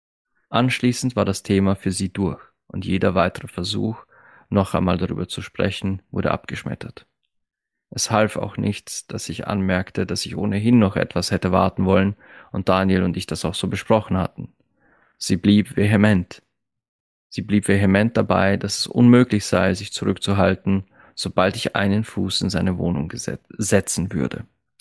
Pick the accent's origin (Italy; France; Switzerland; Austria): Austria; Matura ist bei uns in Österreich das Abitur